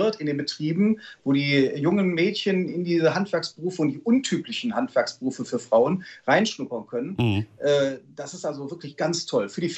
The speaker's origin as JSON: {"language": "German", "town": "Wuppertal", "region": "North Rhine-Westphalia", "country": "Germany", "said": "wo kommst du her? Wuppertal"}